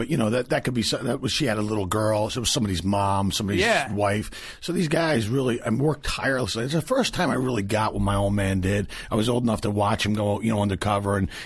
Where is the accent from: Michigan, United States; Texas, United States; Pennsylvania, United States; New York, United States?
Pennsylvania, United States; Philadelphia; Yeah, I'm from Philly.